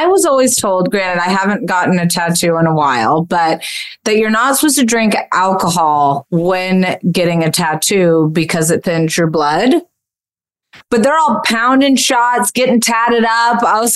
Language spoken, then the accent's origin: English; Indiana, United States; I'm from Indiana.